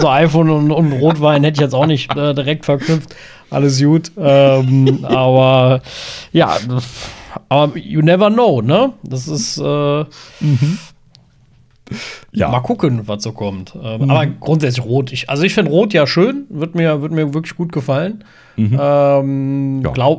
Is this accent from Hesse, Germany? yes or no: no; Cologne, North Rhine-Westphalia, Germany; für mich als Kölner